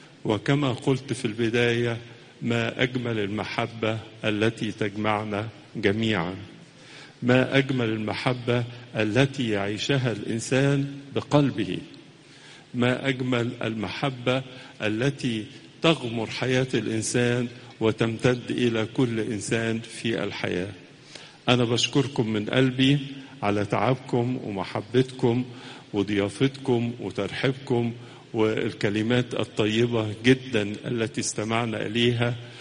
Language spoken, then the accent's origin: Arabic; Egypt; وهي بالحقيقة فخر لنا كلنا كمصريين